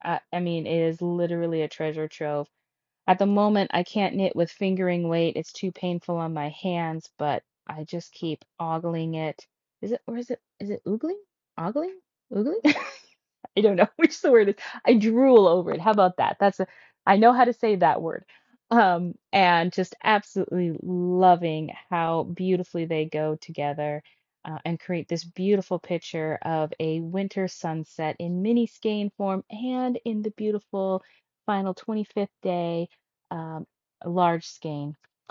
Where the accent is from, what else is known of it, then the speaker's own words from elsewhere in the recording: Alaska, United States; am a knitter, crafter, mental health therapist, mental health advocate, new mama, and adventurer in my home state of Alaska.